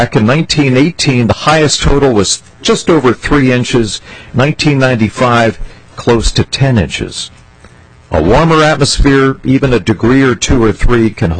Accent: Lancaster, Pennsylvania, United States; I grew up in Lancaster, Pennsylvania.

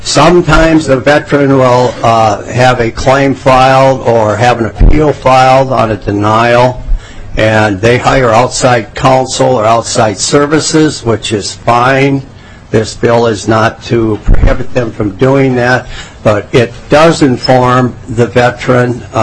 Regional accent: Mankato, Minnesota, United States; I'm from Mankato

